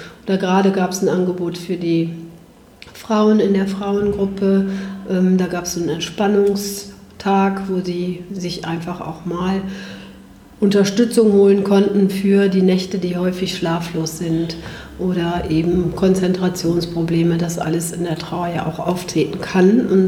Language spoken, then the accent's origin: German; Bergisch Gladbach, North Rhine-Westphalia, Germany; Ja, ich bin aus Bergisch Gladbach. Da arbeite ich auch mit meinem Projekt.